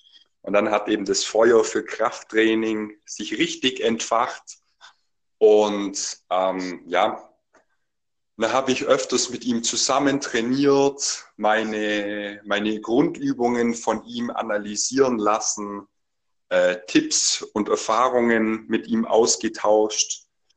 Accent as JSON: {"language": "German", "town": "Bellenberg", "region": "Bavaria", "country": "Germany", "tie": "born or raised there", "said": "Und mein Heimatdorf ist eben dieses besagte Wellenberg."}